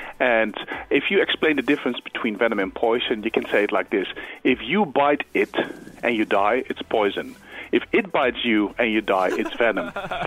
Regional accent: Netherlands; English is a second language; You can hear my accent. I am a Dutch person, and I come from a country where the number one fear is not dentists or bloods or physical injuries.

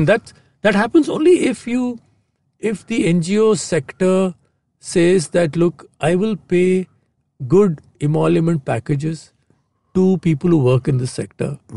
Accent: Andhra Pradesh, India; What you're saying is very interesting because my home state is Andhra.

